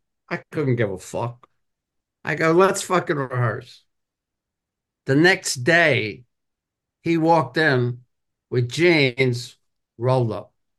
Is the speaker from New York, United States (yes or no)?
yes; Bronx, New York, United States; From the time I grew up in the Bronx, I was the first kid to get bell bottoms.